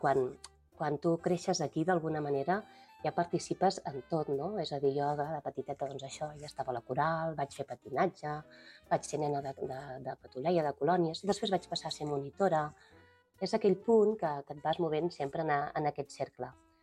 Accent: Llorenç del Penedès, Catalonia, Spain; Jo m'estimo molt el meu poble, sempre m'he criat aquí i ho dic amb la boca ben gran i ben plena i ben somrient, que a mi, per mi és un honor i un orgull ser l'alcaldessa de Llorenç del Penedès.

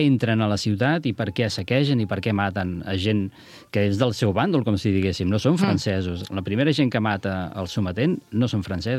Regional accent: Sant Pere de Riudebitlles, Catalonia, Spain; De Sant Pere de Riudebitlles.

